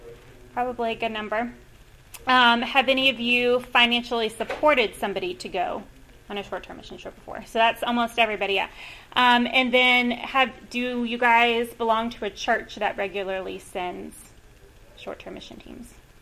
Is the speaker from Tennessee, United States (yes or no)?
yes; Tennessee, United States; this is Tanya. And we come from opposite sides of the states. So I'm from Tennessee, and she's from Utah.